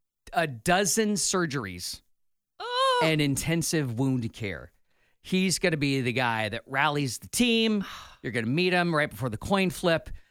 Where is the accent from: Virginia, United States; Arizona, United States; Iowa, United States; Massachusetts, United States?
Iowa, United States; Hi, I'm from Iowa.